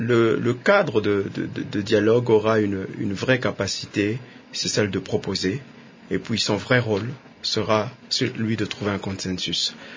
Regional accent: DR Congo; en tant que Congolais, patriotiques, nationalistes

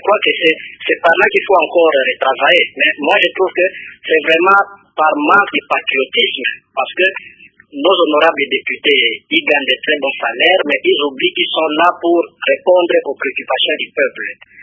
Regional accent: DR Congo; c'est que chez nous au Congo

